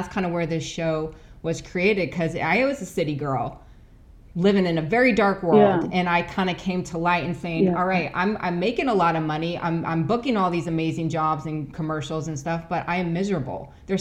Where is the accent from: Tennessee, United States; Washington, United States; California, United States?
Washington, United States; Seattle; I mean, I grew up in South Seattle.